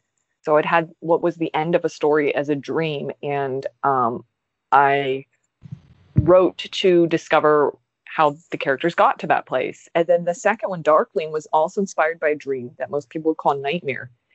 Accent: United States; The Irish struggle for freedom, especially as an American, really captures the imagination.

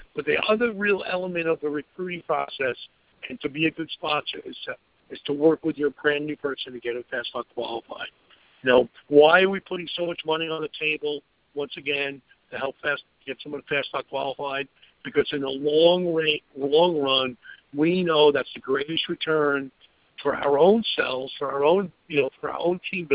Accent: Florida, United States; I'm from Florida to California to Utah

